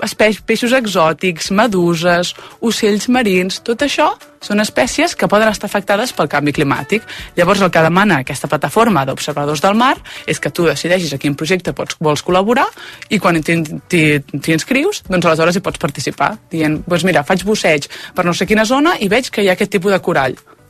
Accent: Catalonia, Spain; tal com som catalans

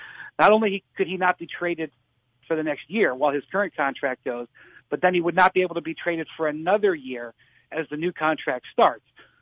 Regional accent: Cleveland, Ohio, United States; I'm from Cleveland. Cleveland's awesome in the summer, and so is Milwaukee.

